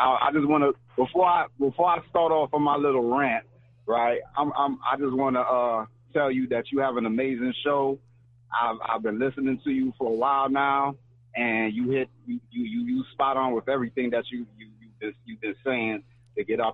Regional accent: New York, United States; I'm originally from New York

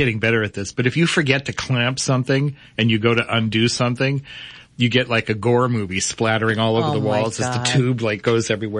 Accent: Lawrence, Massachusetts, United States; in my hometown of Lawrence, Massachusetts.

